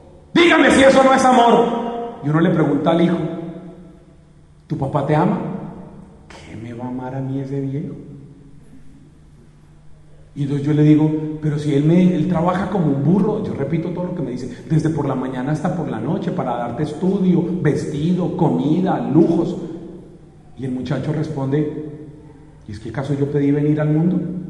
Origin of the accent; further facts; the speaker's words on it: Bogotá, Colombia; Yo vengo desde Bogotá